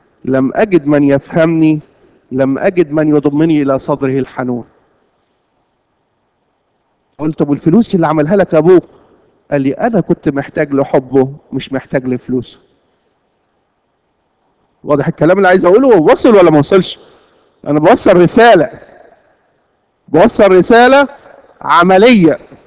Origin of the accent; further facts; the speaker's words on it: Egypt; الظاهره دي كانت عندنا في مصر اسمها ظاهرة الأب الشيك.